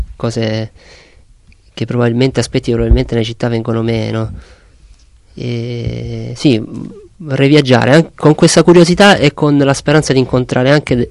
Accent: Apulia, Italy; ho trovato davvero moltissime somiglianze tra la mia gente, la gente del mio paese, la gente della provincia di Taranto

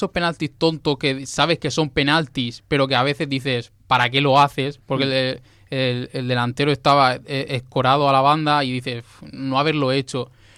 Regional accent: Spain; yo creo que somos españoles y hay que ver a España siempre.

